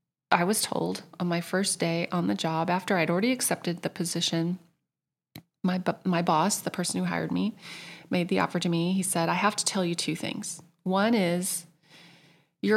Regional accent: Tulsa, Oklahoma, United States; That's where I'm from. It's home. And my family was still in Oklahoma, was still in Tulsa.

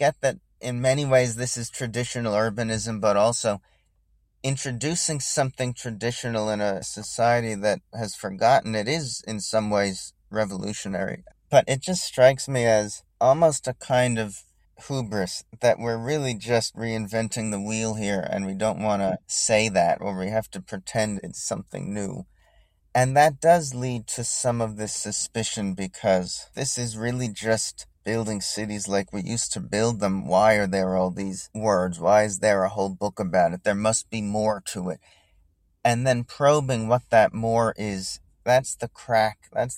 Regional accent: New Jersey, United States; Not everyone loves New York. I do. I grew up in New Jersey. So I love the big city and the small town. I grew up in a small town.

